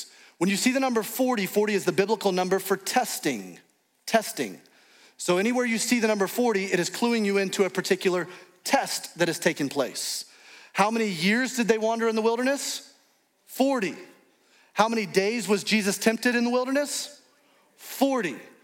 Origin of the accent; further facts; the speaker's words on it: Alabama, United States; moved away; also born or lived in Indianapolis; I was actually born in Indianapolis, but I grew up in Alabama, so we were not familiar with basketball very much in Alabama.